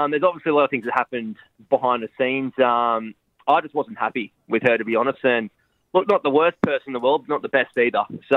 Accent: Sydney, New South Wales, Australia; I grew up in Cronulla in Sydney. So I had a lot of schoolmates and some family.

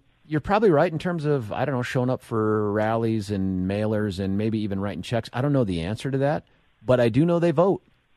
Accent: Lakewood, Colorado, United States; Just for the 7 o'clock hour from Lakewood, my hometown.

